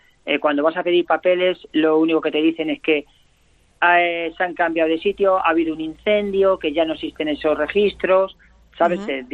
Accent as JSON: {"language": "Spanish", "town": "Mérida", "region": "Extremadura", "country": "Spain", "tie": "born there", "said": "Y es más, yo nací en Mérida"}